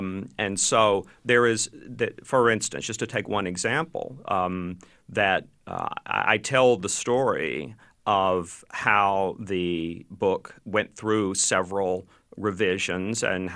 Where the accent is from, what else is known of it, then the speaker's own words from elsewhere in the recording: Birmingham, Alabama, United States; When I grew up in Birmingham, Alabama in the 1960s, when I was a kid there, I went to public schools